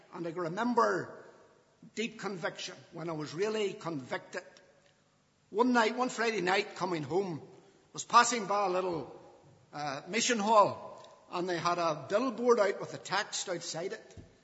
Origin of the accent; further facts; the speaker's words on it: Lisburn, Northern Ireland, United Kingdom; born there; Well, I was born in Lisburn. That's the town that's on my birth certificate. I was born at the top of the Long Stone.